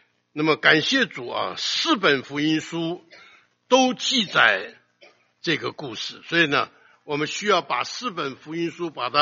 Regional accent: China; 他那个驴啊跟我们中国人那个驴不一样

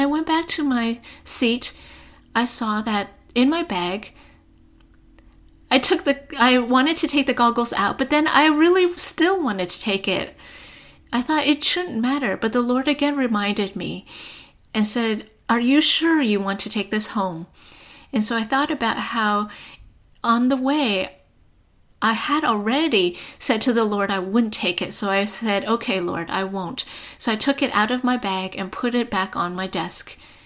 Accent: Minneapolis, Minnesota, United States; Our sister …, I am from Minneapolis.

